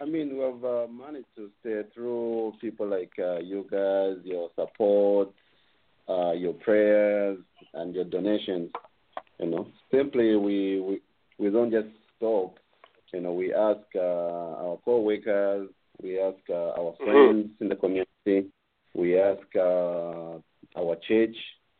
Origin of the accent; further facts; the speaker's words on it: Zambia; moved away; We're from Africa, we're from Zambia, and we need help.